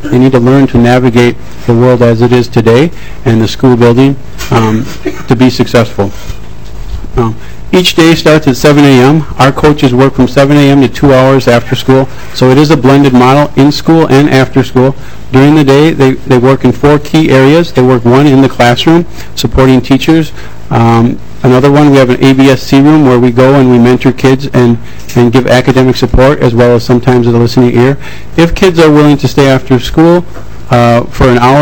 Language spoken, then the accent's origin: English; St. Paul, Minnesota, United States; I am from St. Paul, and I was blessed to be able to go on and play professional soccer for 17 years.